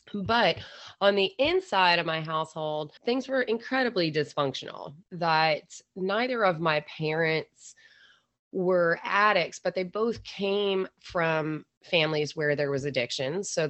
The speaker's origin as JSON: {"language": "English", "town": "Philadelphia", "region": "Pennsylvania", "country": "United States", "accent": "Philadelphia", "said": "like my Philly accent was so strong that the kids there were like, are you from England?"}